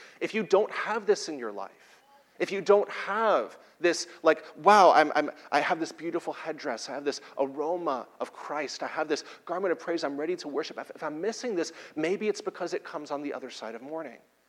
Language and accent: English; Houston, Texas, United States; I was born in Houston, grew up going to Houston Rodeo, but I haven't been to any Texan weddings